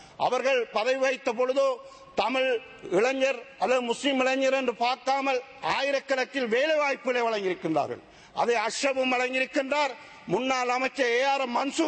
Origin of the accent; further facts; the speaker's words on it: Kalmunai, Eastern Province, Sri Lanka; நான் எனது தாயகமான நாம் பிறந்து வளர்ந்து கல்வி கற்ற கல்முனை மாநகர பிரதேசம்